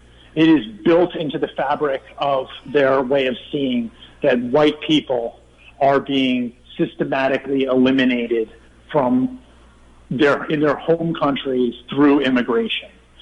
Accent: United States; And to me, as an American

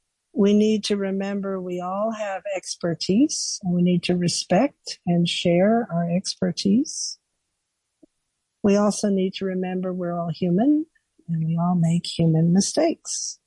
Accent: Oklahoma, United States; also born or lived in Brooklyn, United States; I stayed loyal to BAI, even though I moved back to my home state of Oklahoma.

